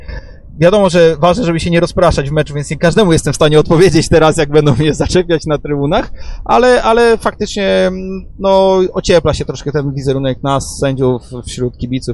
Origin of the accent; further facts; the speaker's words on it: Warsaw, Masovian Voivodeship, Poland; jestem z Warszawy, więc chodziłem na mecze